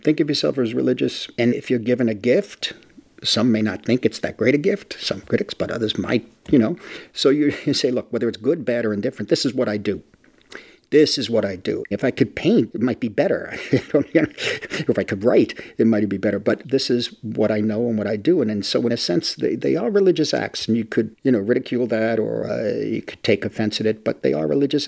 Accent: New York City, New York, United States; Part of it, too, happens to be when I grew up in the Lower East Side, it was on third floor front tenement apartment.

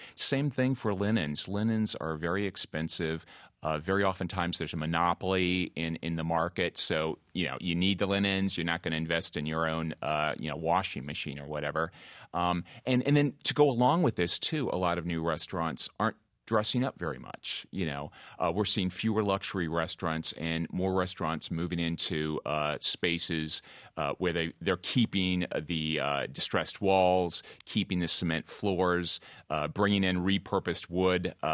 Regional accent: Minnesota, United States; I'm from the Midwest. I'm from Minnesota, so it made me feel very much at home.

